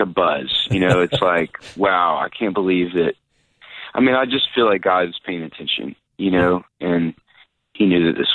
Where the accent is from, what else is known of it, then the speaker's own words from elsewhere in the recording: Nashville, Tennessee, United States; growing up in Nashville, which is a great place to grow up if you want to play music, I went to church with everybody that I work with now.